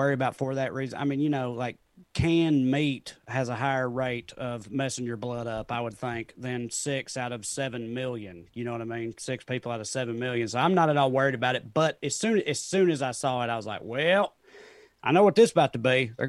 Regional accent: Salina, Tennessee, United States; moved away as an adult; I grew up in Salina, Tennessee, an extremely rural town in Tennessee, like graduated with 60 people

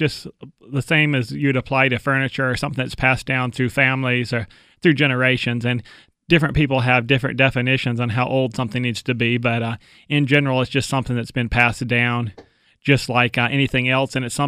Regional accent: Idaho, United States; And I grew up in the Boise Valley for the first few years, and they all had huge gardens.

